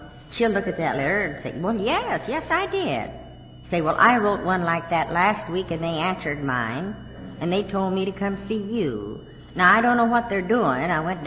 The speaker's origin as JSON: {"language": "English", "region": "Texas", "country": "United States", "accent": "Texas", "said": "855 Ardmore. Ardmore, with my Texas accent."}